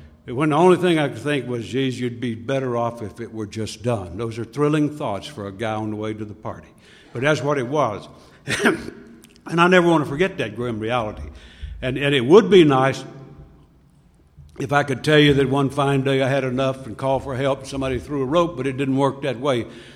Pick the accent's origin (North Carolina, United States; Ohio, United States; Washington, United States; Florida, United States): North Carolina, United States; when I grew up in Mayberry down in North Carolina.